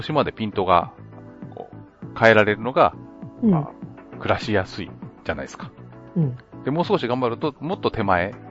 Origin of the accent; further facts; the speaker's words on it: Gunma, Japan; 私、群馬県出身というか、群馬県で育ったんですけど